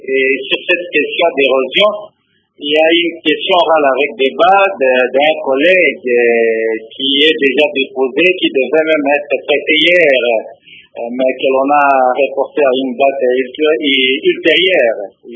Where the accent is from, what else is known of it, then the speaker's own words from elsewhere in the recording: Tchoumbé, Sankuru, DR Congo; même ici au Sankourou, chez moi à Tchoumbé, dernièrement, il y a peut-être 3 têtes d'érosion qui menacent Tchoumbé.